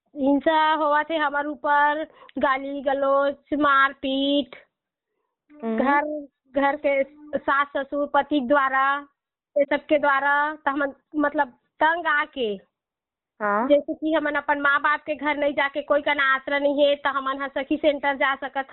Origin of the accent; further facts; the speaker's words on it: Hemunagar, Chhattisgarh, India; मैं हेमूनगर की निवासी हूँ